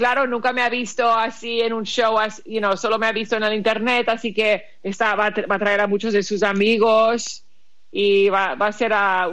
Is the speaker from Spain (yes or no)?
yes; Madrid, Spain; also born or lived in Rota; now in United States; yo de pequeña vivimos en Madrid y en Rota, así que yo aprendí el español primero, pero después de tantos años en América